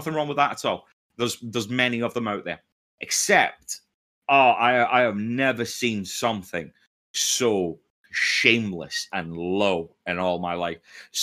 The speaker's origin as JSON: {"language": "English", "region": "Scotland", "country": "United Kingdom", "said": "He's from England, I'm from Scotland, we'll pick one from each."}